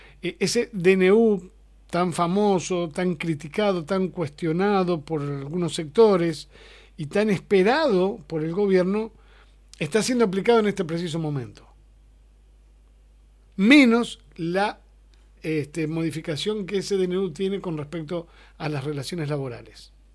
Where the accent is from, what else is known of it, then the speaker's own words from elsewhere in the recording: Argentina; otras que nos han tocado vivir como argentinos en otros tiempos